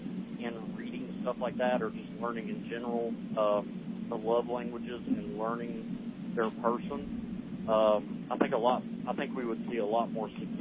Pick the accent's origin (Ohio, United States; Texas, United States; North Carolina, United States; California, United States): North Carolina, United States; now in Mississippi, United States; Oh, yeah. I'm born and raised in North Carolina.